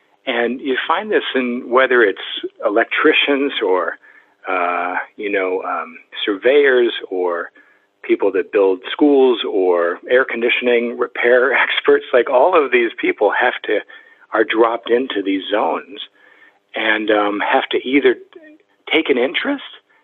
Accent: United States; because I'm an American, people assume or might assume that these guys are Americans

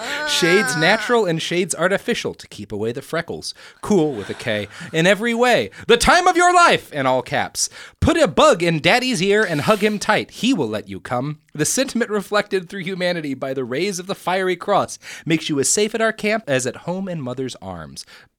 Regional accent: Texas, United States; Speaking as a Texan, don't go to Galveston.

